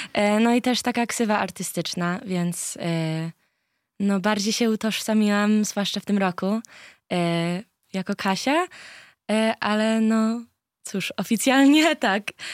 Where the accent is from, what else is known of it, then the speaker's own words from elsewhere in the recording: Chicago, Illinois, United States; Często jak ktoś się pyta, skąd jestem ze Stanów i mówię Chicago